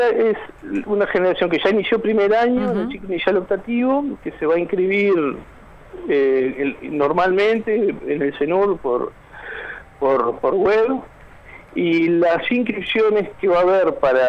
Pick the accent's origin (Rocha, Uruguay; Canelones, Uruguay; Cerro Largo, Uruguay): Rocha, Uruguay; soy oriundo de Rocha